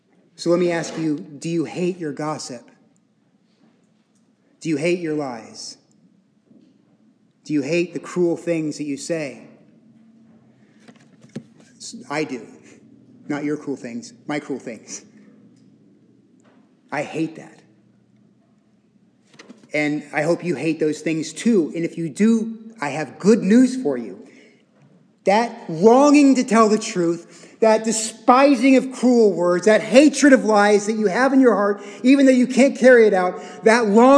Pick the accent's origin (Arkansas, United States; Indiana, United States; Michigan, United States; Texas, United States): Texas, United States; I know I'm from Texas, but I don't know much about horses.